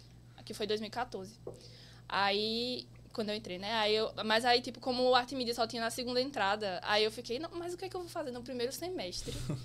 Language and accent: Portuguese; Campina Grande, Paraíba, Brazil; Eu sou de Campina mesmo, Campina Grande. É, nasci lá e moro lá até hoje.